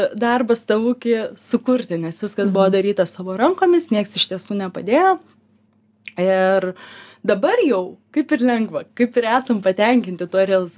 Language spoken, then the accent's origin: Lithuanian; Vilnius, Vilnius County, Lithuania; Ja, mes abu vilniečiai. Ja, abu esam vilniečiai